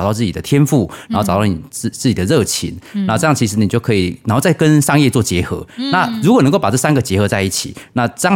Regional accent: Kaohsiung, Taiwan; 可是我是高雄人呐，对，所以说其实，所以说其实我那时候是在高雄，

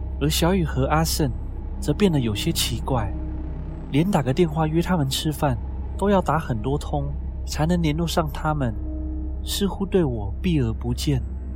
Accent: Kaohsiung, Taiwan; 那时我还就读台南某间大学的资工系。我是高雄人，通常假日我几乎都会回家，

